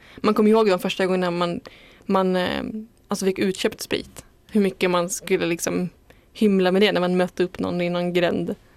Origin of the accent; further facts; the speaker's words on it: Järvsö, Gävleborg County, Sweden; då var jag hemma i Järvsö hos mina föräldrar, och då skulle jag hem sen.